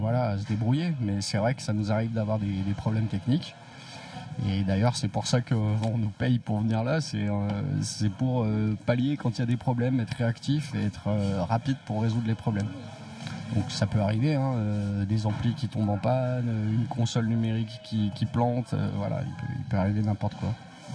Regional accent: Saint-Étienne, Auvergne-Rhône-Alpes, France; Alors moi, je suis pas de Grenoble à la base. Je viens de Saint-Étienne.

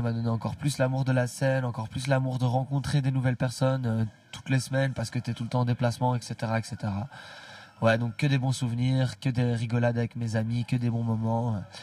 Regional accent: Brussels, Brussels-Capital Region, Belgium; on vient de la même ville, on vient de Bruxelles

